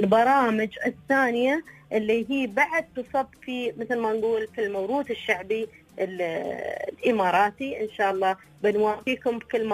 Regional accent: Oman; هم فعلا واجهة تعتبر هنا عندنا في عمان.

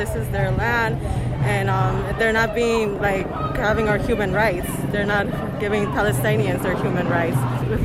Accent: Riverside, California, United States; I'm from Riverside and I'm Mexican.

